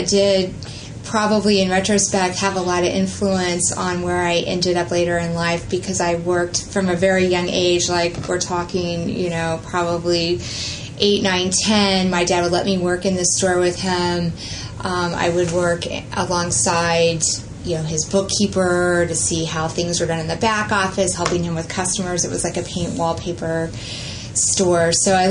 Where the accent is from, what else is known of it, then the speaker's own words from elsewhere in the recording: Arkansas, United States; growing up in Northwest Arkansas, of being around Walmart, it was sort of the heart of Walmart